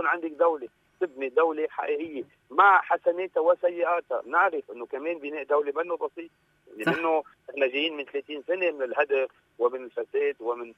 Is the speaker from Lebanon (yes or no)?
yes; Lebanon; نحن لبنانيين